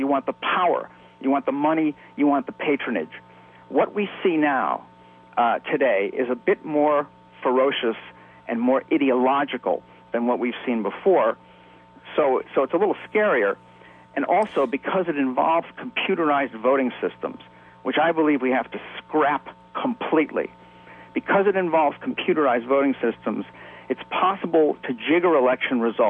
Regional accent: Chicago, Illinois, United States; I'm from Chicago, so nobody has to tell me

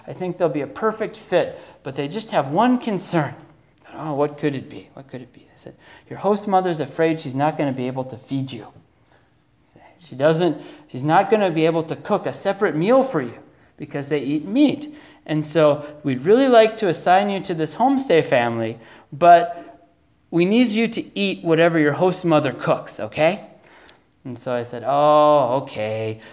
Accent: Minnesota, United States; See, I grew up in Minnesota. I'm not used to eating fish.

